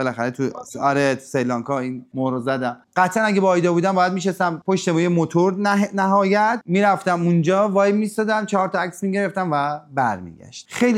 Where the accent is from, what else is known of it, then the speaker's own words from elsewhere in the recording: Iran; گفت کجایی هستی؟ گفتم ایرانی.